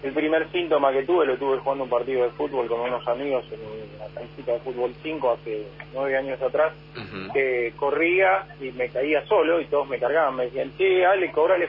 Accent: Luján, Buenos Aires Province, Argentina; Soy de Luján, provincia de Buenos Aires, a 70 kilómetros de Capital Federal, donde está la Basílica de la Virgen.

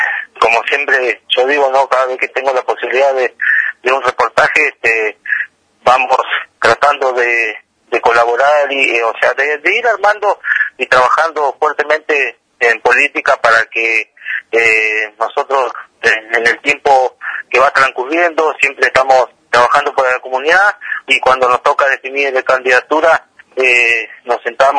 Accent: Gobernador Gregores, Santa Cruz, Argentina; como un hombre que soy nacido y creo en Gobernador Gregores, siento un enorme orgullo

